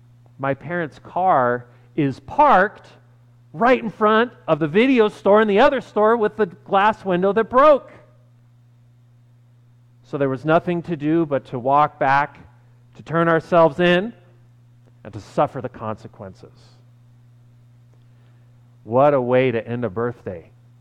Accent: Sedona, Arizona, United States; especially if you're in the high desert, like I was growing up in Sedona, Arizona.

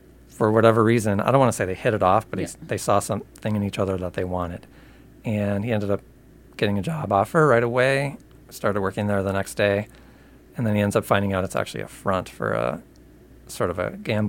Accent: West St. Paul, Minnesota, United States; I grew up in West St. Paul.

